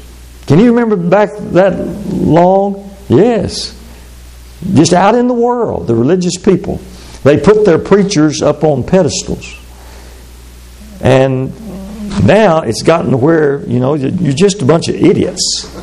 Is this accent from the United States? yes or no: yes; the South, United States; I grew up in the Bible Belt, and there were a lot of people that thought they were not ashamed of the Bible or the gospel.